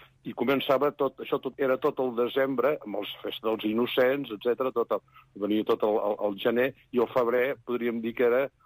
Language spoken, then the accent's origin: Catalan; Vilanova i la Geltrú, Catalonia, Spain; com a totes les cases de Vilanova, soc de Vilanova i la Geltrú